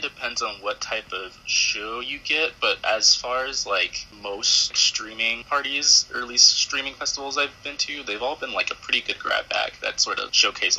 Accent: California, United States; since I am from California.

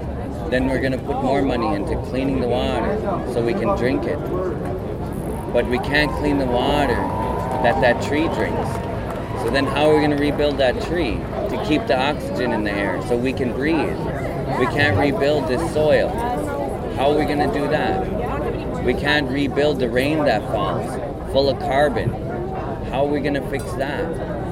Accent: Minnesota, United States; I come from the White Earth Reservation

